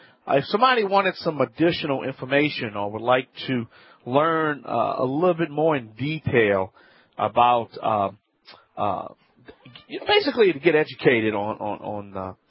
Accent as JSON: {"language": "English", "region": "Louisiana", "country": "United States", "said": "I'm the Cajun contractor"}